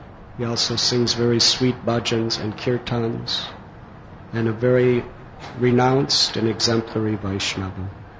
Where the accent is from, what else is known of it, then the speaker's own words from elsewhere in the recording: Mumbai, Maharashtra, India; And I was not accustomed to such fast driving because I'm from Bombay. Where can you drive 250?